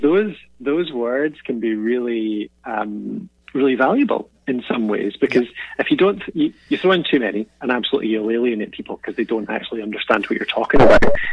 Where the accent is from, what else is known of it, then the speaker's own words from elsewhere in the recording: Scotland, United Kingdom; accent: Scottish; I've certainly learned to moderate my accent a little bit if I know that it's going to an international audience. And I don't have a strong Scottish accent by any means.